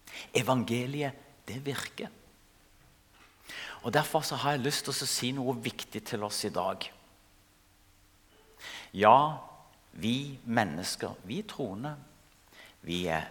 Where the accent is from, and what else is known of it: Ethiopia; born or raised there; also born or lived in Kenya